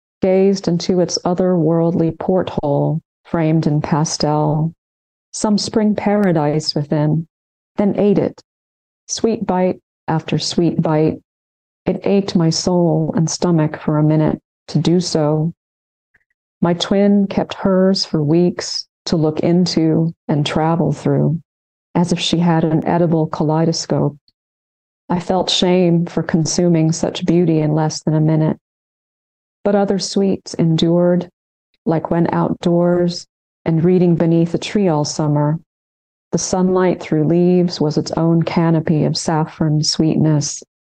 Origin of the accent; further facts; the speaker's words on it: Jeddah, Makkah Province, Saudi Arabia; So as much as I was a young girl memorizing Quran and living in the city of Jeddah, my hometown, we were very isolated from the West.